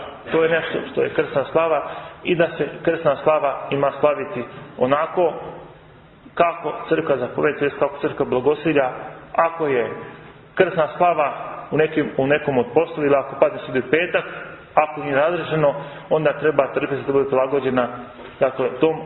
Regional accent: Republika Srpska, Bosnia & Herzegovina; born there; Evo na primjer, ja sam rođen u Bosanskoj Krajini pod Kozarom.

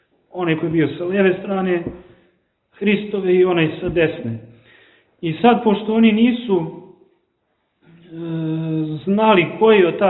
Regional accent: Montenegro; čiji deo moštiju imamo kod nas u Crnoj Gori

